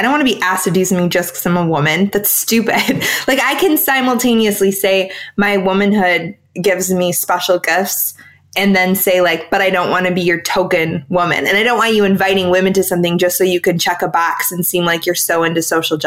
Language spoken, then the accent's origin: English; Madison, Wisconsin, United States; Like, I grew up in Madison, Wisconsin, which is hippie land.